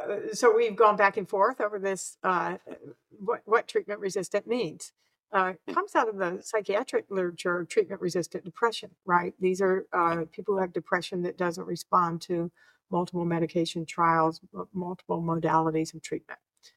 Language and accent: English; the South, United States; I'm from the South.